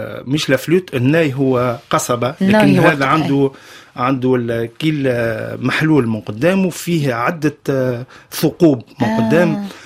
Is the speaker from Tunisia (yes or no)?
yes; Tunisia; كي تسمع تقول تيان هذا احنا عندنا في تونس الملوف التونسي